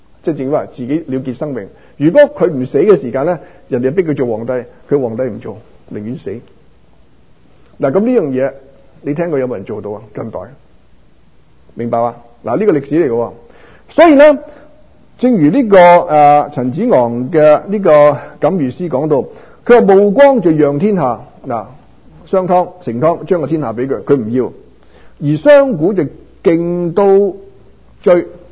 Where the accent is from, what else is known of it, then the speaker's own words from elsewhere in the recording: Guangdong, China; 其實咧動詞啊，即係我哋廣東人講個鋸